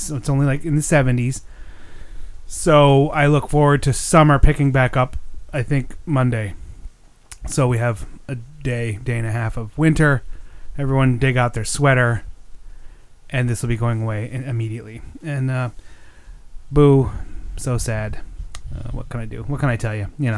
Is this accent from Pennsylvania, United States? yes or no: yes; Pennsylvania, United States; I grew up in the Lehigh Valley, which is in, you know, Pennsylvania native.